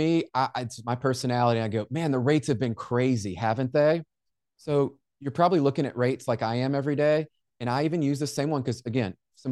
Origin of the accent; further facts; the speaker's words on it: Memphis, Tennessee, United States; I grew up in Memphis, and I don't know if you know Memphis, Tennessee, but kind of a rough area that's there.